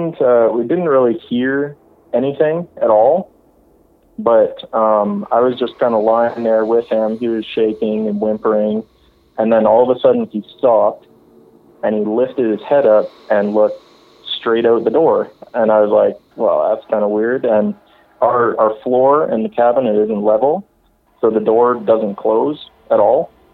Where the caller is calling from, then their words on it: Alberta, Canada; Calling from Alberta.